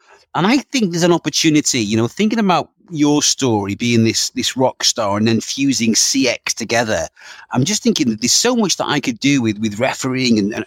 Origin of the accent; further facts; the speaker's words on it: North West England, United Kingdom; I was born and bred in the Northwest